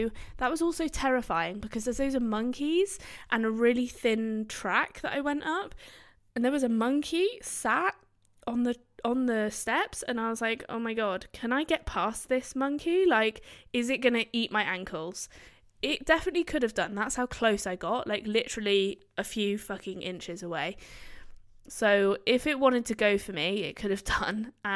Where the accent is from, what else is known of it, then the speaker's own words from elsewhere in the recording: England, United Kingdom; I'm from England and I want a party tonight.